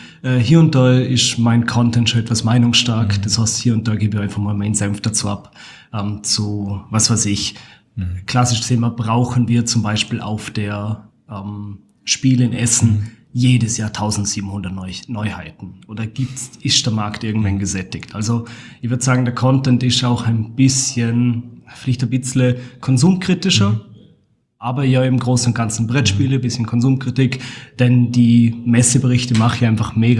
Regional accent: Vorarlberg, Austria; accent: Alemannic; Ich bin ein Vorarlberger, jawohl.

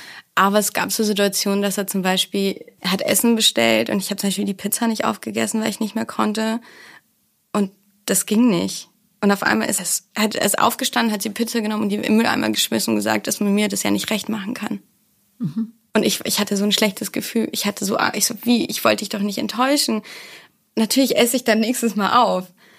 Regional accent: Poland; also born or lived in Germany; ich bin Deutsch-Polin. Ich bin zwar in Deutschland geboren, aber in Polen dann bis ich 12 war aufgewachsen und immer viel gependelt auch.

